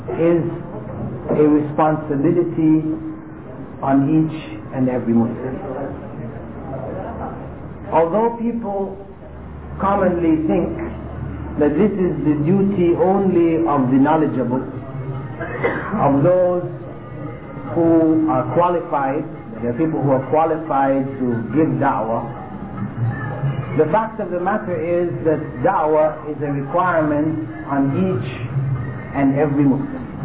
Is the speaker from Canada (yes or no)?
yes; Canada; also born or lived in Jamaica; I was born in Jamaica and grew up in Canada, where in 1972 I accepted Islam, alhamdulillah.